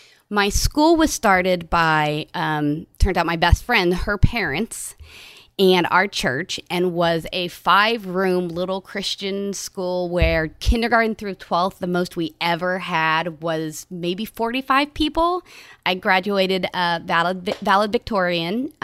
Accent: Missouri, United States; also born or lived in Colorado; So I was born in Colorado, but my parents moved to Missouri when I was a year and a half, 2 years old, to go to a Bible school.

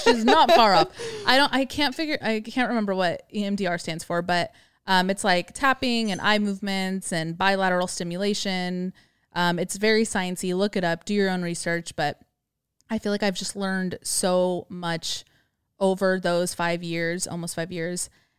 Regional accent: California, United States; I grew up in the Bay Area.

